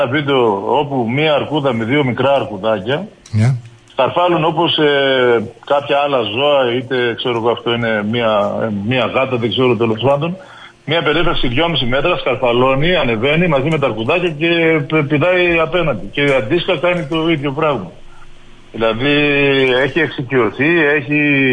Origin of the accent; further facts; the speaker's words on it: Kalochori, Greece; Δηλαδή στο Καλοχώρι, στο χωριό μου, περνάει κάθε βράδυ, κάνει μια διαδρομή έτσι μέσα από το χωριό.